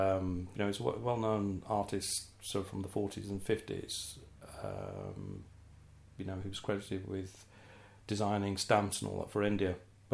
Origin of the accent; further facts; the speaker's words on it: Birmingham, West Midlands, United Kingdom; I was born in 1962. Sorrento Hospital. Though I used to tell everybody that I was born in Sorrento, Italy, which sounded a lot more glamorous. But unfortunately, it was Moseley.